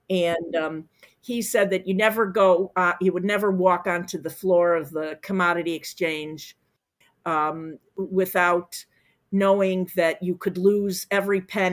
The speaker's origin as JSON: {"language": "English", "town": "Chicago", "region": "Illinois", "country": "United States", "said": "But yeah, I'm from Chicago and I can tell you the potholes can actually eat up your car."}